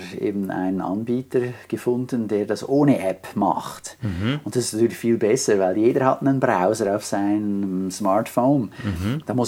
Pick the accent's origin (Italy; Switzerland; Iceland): Switzerland; als Schweizer ist ja fast alles international